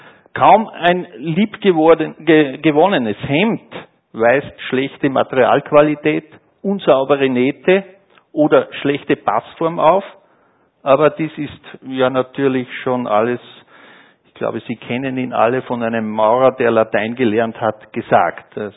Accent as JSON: {"language": "German", "region": "Upper Austria", "country": "Austria", "tie": "born or raised there", "said": "geboren und aufgewachsen im Mühlviertel, als viertes von 6 Kindern."}